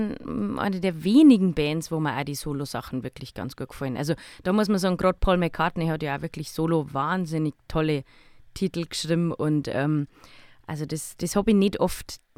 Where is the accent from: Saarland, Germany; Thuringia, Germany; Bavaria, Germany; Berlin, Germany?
Bavaria, Germany; ich bin Niederbayer